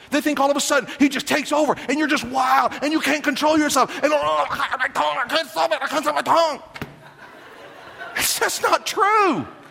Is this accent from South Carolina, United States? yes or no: no; Garden City, Kansas, United States; You may do like Sister Beulah in my hometown of Garden City, Kansas.